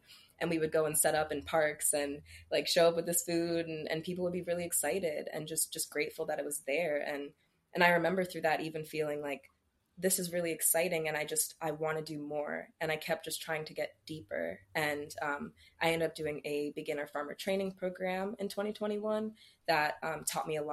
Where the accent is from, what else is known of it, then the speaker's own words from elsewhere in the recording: Detroit, Michigan, United States; born there; So I was born in Detroit, and there's just like a huge movement of urban ag and returning to the land there.